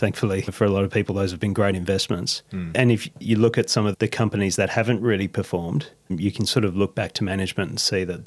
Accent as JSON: {"language": "English", "country": "Australia", "said": "he's US, we're Aussie"}